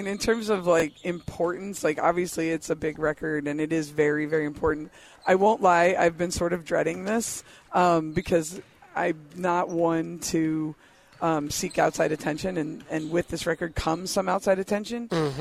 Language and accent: English; New York, United States; now in Arizona, United States; So it's so late to coming to Arizona because I'm from New York. And so we had a shot clock in high school.